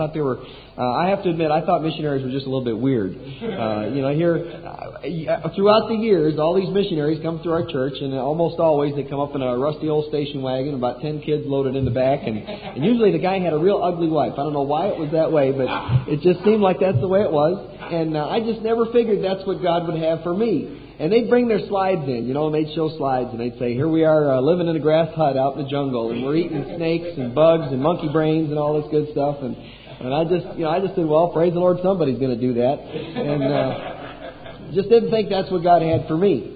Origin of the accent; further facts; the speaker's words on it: Michigan, United States; I grew up in Michigan, I grew up in a good Christian home.